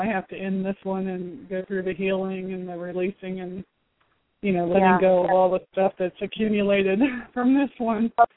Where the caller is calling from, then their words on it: Florida, United States; I'm calling from Florida.